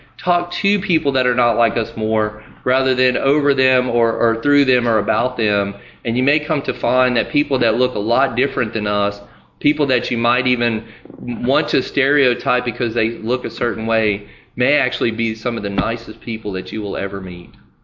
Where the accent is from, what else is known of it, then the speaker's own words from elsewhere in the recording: Pumpkin Center, Louisiana, United States; I grew up in Pumpkin Center. You know, my parents were raised in Metairie